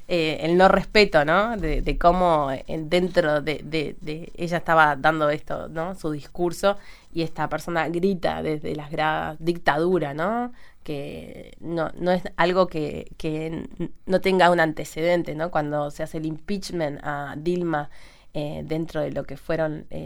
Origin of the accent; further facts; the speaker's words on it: Uruguay; capaz que como uruguaya y teniendo otro sistema, ¿no?